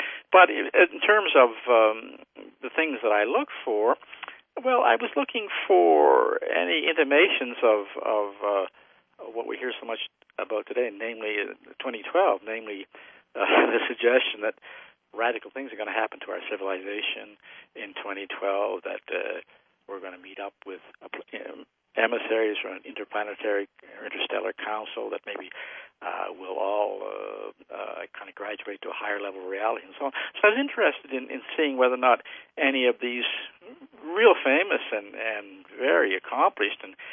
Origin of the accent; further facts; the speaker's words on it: Canada; also born or lived in Paris, France; I'm Canadian, and I had studied in Paris.